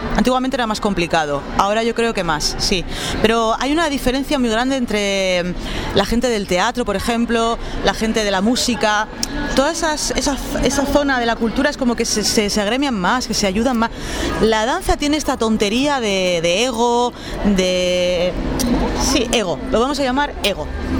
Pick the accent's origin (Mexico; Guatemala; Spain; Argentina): Spain; Basque Country; En el País Vasco, por ejemplo, que es de donde yo soy